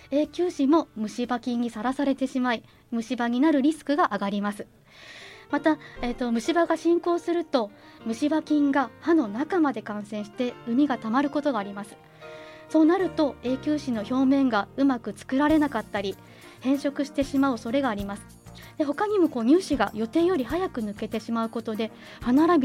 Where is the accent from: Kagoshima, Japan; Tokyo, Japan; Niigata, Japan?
Niigata, Japan; Sanjo; 私は三条市出身で、三条高校新潟大学歯学部を卒業して、